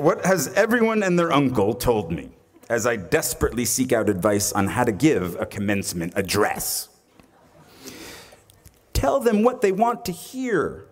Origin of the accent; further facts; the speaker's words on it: New Jersey, United States; Now, I was a kid from New Jersey who went to an all-boys Catholic high school.